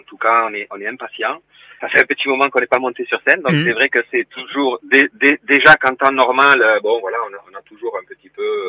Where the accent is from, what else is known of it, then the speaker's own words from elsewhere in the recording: Toulouse, Occitanie, France; born there; moi je suis un musicien de famille d'origine espagnole, je suis né à Toulouse